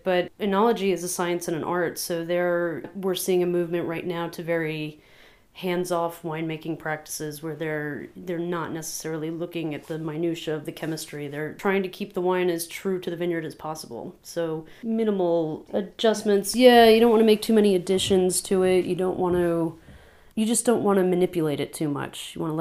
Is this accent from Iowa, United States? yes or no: no; Fort White, Florida, United States; born there; I am not a Northfolk native because I was born actually down in Fort White, Florida.